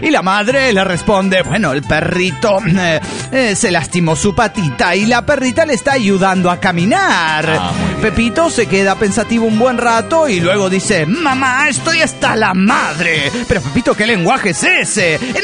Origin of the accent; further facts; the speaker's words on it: Tuxtla Gutiérrez, Chiapas, Mexico; de Tuxtla Gutiérrez, Chiapas, México.